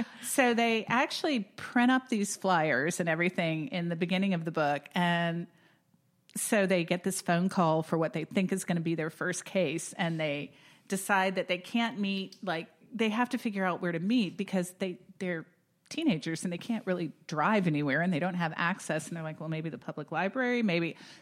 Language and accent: English; Florida, United States; it's a lot of fun because I grew up in Florida, and so I'm very familiar with all these places that they are.